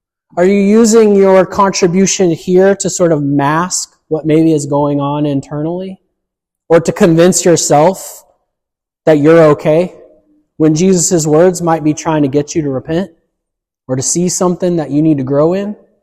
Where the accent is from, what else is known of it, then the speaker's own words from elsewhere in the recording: the South, United States; You know, I grew up in the South, and I know a lot of people that look like a Martha.